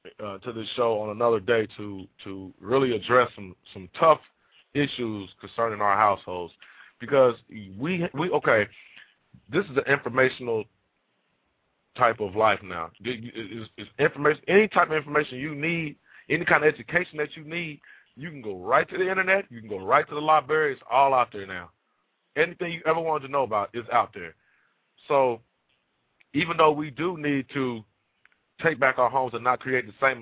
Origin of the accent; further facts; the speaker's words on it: Atlanta, Georgia, United States; when I grew up in Atlanta, everybody had both parents.